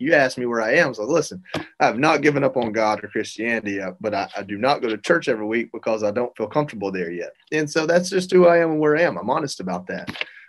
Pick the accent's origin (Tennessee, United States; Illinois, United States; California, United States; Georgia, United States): Georgia, United States; The NFL, I mean, I'm from Georgia.